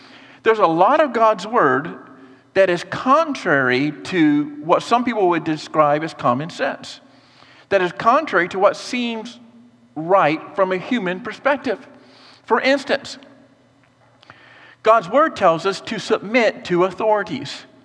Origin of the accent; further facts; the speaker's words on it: Florida, United States; I was raised right here in Florida.